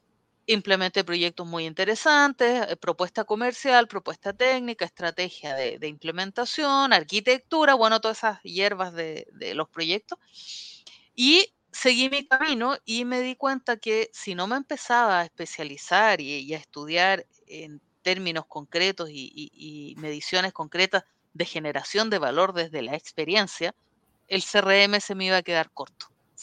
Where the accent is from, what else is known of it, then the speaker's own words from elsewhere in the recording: Chile; yo soy chilena, una chilena